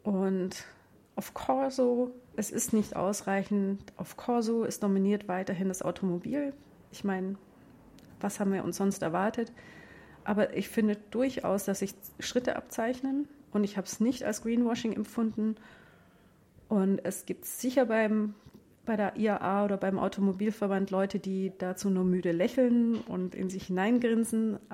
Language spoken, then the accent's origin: German; Munich, Bavaria, Germany; in meiner Heimatstadt in München